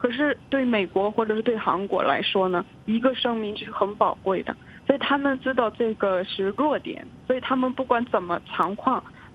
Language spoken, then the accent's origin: Chinese; North Korea; 在我的家乡也是我光是听说我的一个朋友的爸爸饿死了，四个人已经饿死了